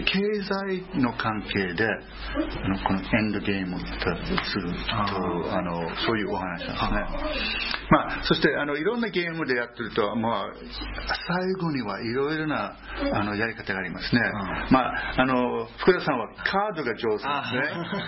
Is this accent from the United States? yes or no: yes; United States; also born or lived in Naha, Japan; 私はあの沖縄の那覇に生まれましたね